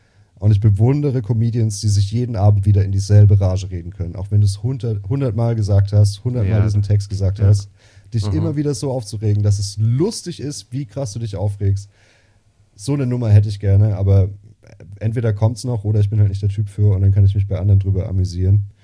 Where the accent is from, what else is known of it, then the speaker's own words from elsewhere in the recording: Baden-Württemberg, Germany; Weil ich halt aus dem tiefsten Baden komme